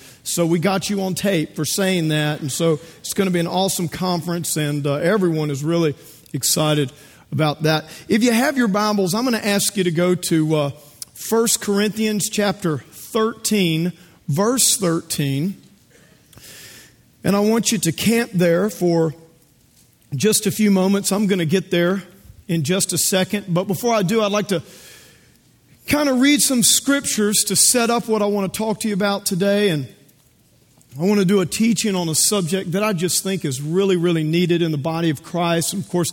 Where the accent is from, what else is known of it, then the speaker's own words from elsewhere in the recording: Baton Rouge, Louisiana, United States; As many of you know, my wife Carrie and I, we both grew up in Baton Rouge. We're from South Louisiana.